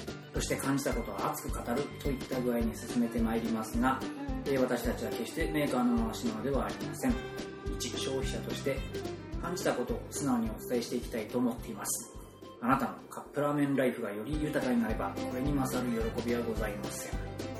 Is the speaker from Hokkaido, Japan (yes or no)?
no; Gifu, Japan; 岐阜県。